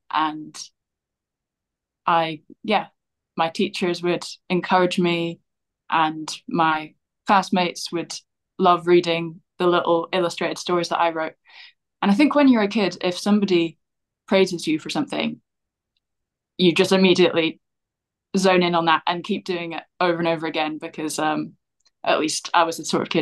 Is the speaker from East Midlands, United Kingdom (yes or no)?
no; Edinburgh, Scotland, United Kingdom; I'm from Edinburgh. I was born there. Sadly, I don't sound very Scottish because my mum's English and my dad's actually Northern Irish, but his accent is faded as well.